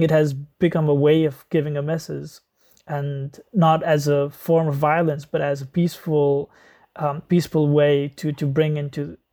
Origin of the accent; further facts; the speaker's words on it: Nepal; I grew up in Nepal